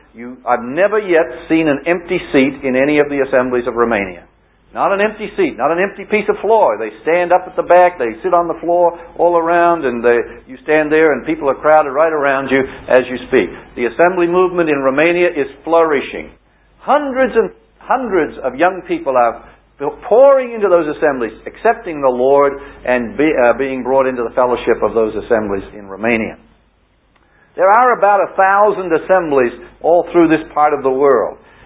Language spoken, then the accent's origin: English; Australia; I can get one because I'm an Australian and travel on an Australian passport.